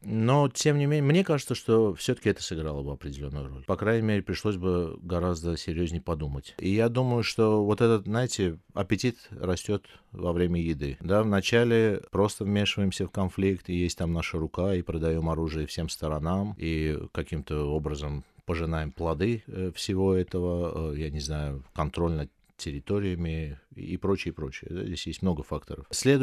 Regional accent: Baku, Azerbaijan; я и родом из Баку

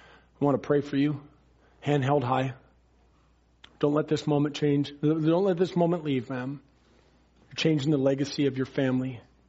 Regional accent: Ballard, Washington, United States; My mom and dad got divorced when I was 3 years old, and so it was just me, mom, and my brother growing up in Ballard.

